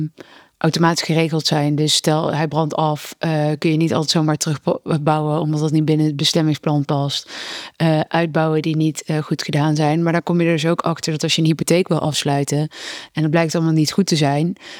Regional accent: Netherlands; We denken als Nederlanders, oké, is ook een EU-land, we gaan daarheen.

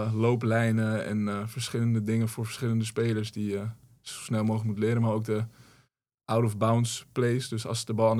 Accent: Hoofddorp, North Holland, Netherlands; Ja, ik kom hier uit de buurt, ik kom uit Hoofddorp.

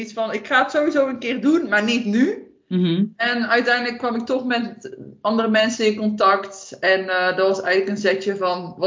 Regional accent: Gouda, South Holland, Netherlands; born there; now in Waalwijk, Netherlands; Zelf ben ik 27 jaar. Ik ben geboren in Gouda en momenteel woonachtig in Waalwijk. Dus ja, je kan wel zeggen dat ik een echte import Brabo ben. Maar ik denk dat voortaan ook wel te horen is aan mijn accent.

